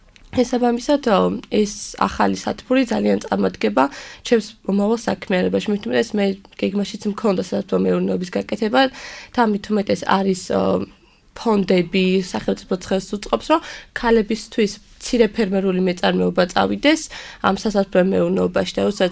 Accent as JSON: {"language": "Georgian", "region": "Guria", "country": "Georgia", "said": "მე წარმოშობით გურიიდან ვარ"}